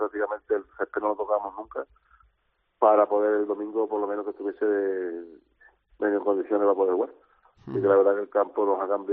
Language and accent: Spanish; Badajoz, Extremadura, Spain; Pero yo soy de Badajoz, pero llevo aquí viviendo ahora ya para 12 años